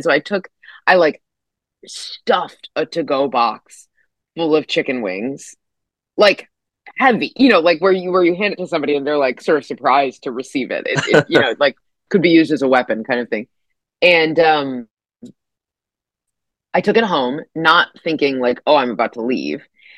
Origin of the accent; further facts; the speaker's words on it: United States; I don't know if they just like got it sort of mistaken because I'm an American.